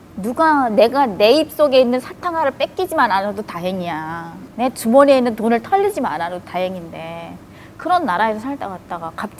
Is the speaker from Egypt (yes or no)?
no; North Korea; 우리끼리 북한에서 왔다고 허접한 데 준다고 막 이러면서